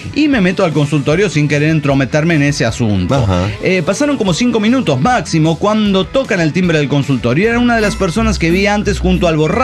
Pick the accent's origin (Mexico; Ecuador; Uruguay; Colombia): Mexico; aunque soy mexicano